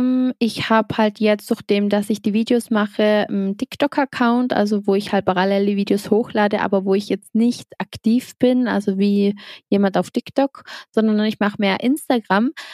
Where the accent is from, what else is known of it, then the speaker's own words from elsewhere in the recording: Trentino-Alto Adige, Italy; Also tatsächlich verfolgt man natürlich als Südtirolerin nicht Miss Germany.